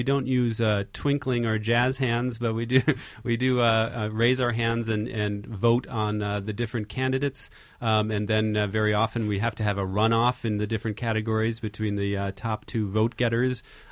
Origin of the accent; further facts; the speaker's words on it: New Jersey, United States; I'm from New Jersey, and so I'm used to the jeers about Christie and his weight and so forth.